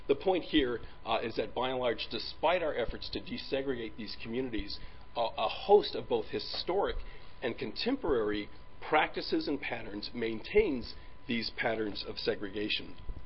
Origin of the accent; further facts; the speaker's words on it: Detroit, Michigan, United States; My hometown of Detroit, for example, had a dissimilarity index of 85